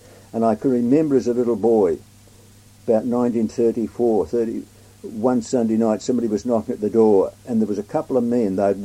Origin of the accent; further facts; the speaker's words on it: Waiuku, Auckland, New Zealand; born there; Yes, I was born in the Franklin Memorial Hospital, Waiuk, on the 24th of July, 1929.